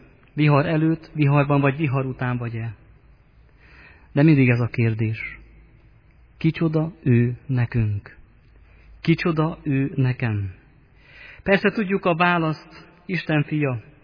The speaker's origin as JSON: {"language": "Hungarian", "region": "Baranya", "country": "Hungary", "said": "Szeretett testvéreim, ahonnan én jövök, ott az ormánságban, van, aki már úgy gondolja, hogy Jézus ügye, az egyház ügye elveszett."}